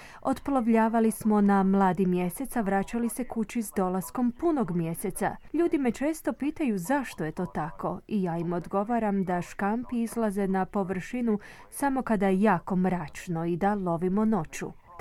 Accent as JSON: {"language": "Croatian", "country": "Australia", "tie": "born or raised there", "said": "domaći pršut, sir i sve ostale proizvode domaće proizvodnje uz koje sam odrastao u Australiji"}